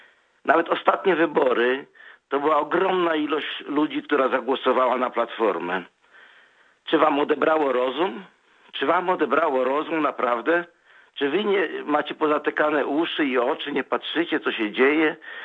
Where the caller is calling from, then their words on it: Błonie, Masovian Voivodeship, Poland; Zaznaczę, że trochę z opowieści jestem z Mazowsza.